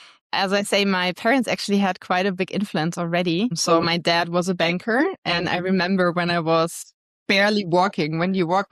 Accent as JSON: {"language": "English", "region": "Hesse", "country": "Germany", "said": "Like I was coming from Germany, close by Frankfurt."}